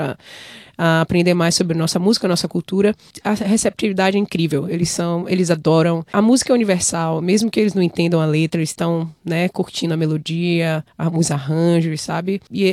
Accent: Bahia, Brazil; Então, eu sou da Bahia, né? O axé é uma coisa natural na Bahia. Você vai crescendo ouvindo aquilo ali, o axé, o samba reggae.

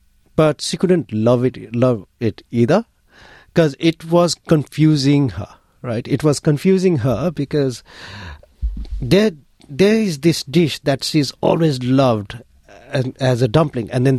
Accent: Kathmandu, Bagmati, Nepal; So I remember growing up in Kathmandu, they would serve momo in like these steel plates

